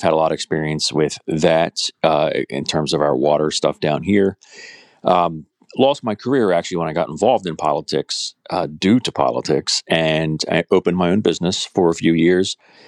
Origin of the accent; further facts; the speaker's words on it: Dundalk, Maryland, United States; So I grew up here in Dundalk, Sparrows Point. Spent my teenage years in Sparrows Point, but went to Dundalk High School. So I'm born and bred here.